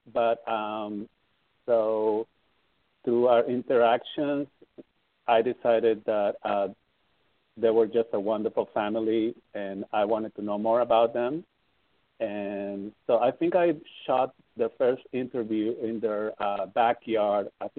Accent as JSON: {"language": "English", "country": "Peru", "lives_now": "United States", "said": "And when I came back to the States, I went to my – I'm from Peru. So I went to my country and I met a bunch of activists."}